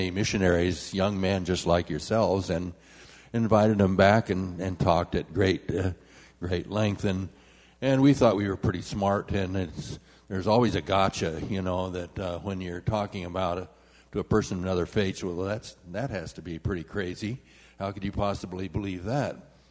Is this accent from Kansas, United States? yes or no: yes; Kansas, United States; also born or lived in Utah; I grew up here in Kansas, in Kansas schools throughout, and in a Protestant household. And when I took my first job and left Kansas for the first time, I went to Utah.